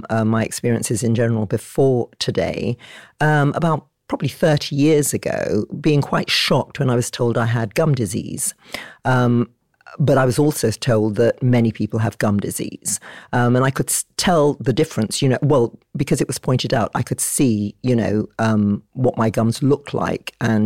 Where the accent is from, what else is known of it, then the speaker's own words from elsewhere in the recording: Nigeria; moved away; I grew up in Nigeria